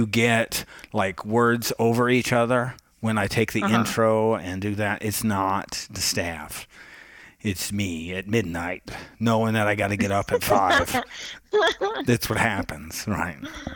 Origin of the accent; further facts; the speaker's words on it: Michigan, United States; now in Texas, United States; This is a hockey house. I'm from Michigan.